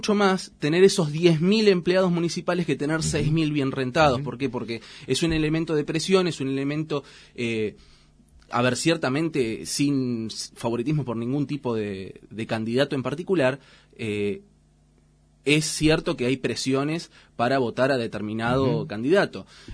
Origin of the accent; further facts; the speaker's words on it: Quilmes, Buenos Aires Province, Argentina; mira, yo soy de Quilmes.